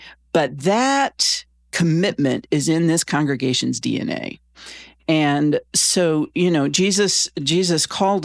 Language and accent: English; Gainesville, Florida, United States; I grew up in Gainesville, which is where the University of Florida is. Go Gators.